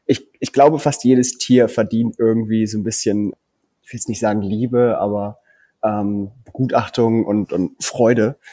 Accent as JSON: {"language": "German", "region": "East Germany", "country": "Germany", "said": "ich komme jetzt aus Ostdeutschland, wir haben jetzt keine tropischen Gewässer drumherum."}